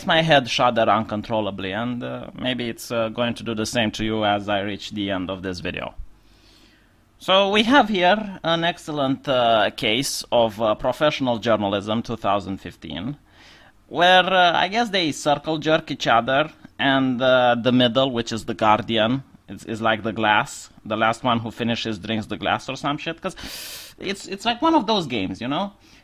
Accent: Romania; I'm a bloke from Eastern Europe, Romania more exactly, an ex-communist country. So I hope my accent isn't that difficult to understand.

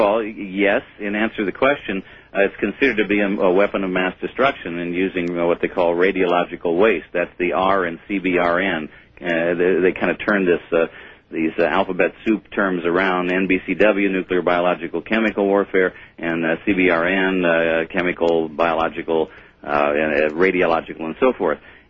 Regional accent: California, United States; I mean, I grew up in California and saw crop dusters all the time.

